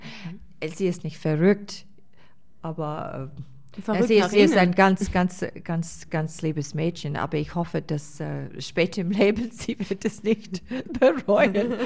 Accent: Boston, Massachusetts, United States; Ich habe sehr schöne Erinnerungen von den USA, also von Boston, wo ich aufgewachsen bin, sehr warme Erinnerungen.

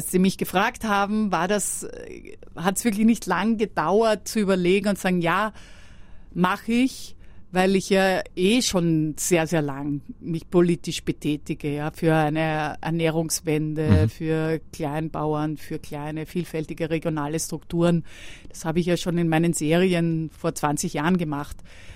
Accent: Vienna, Austria; Und ich liebe natürlich als Wienerin auch die Opulenz der österreichischen Küche

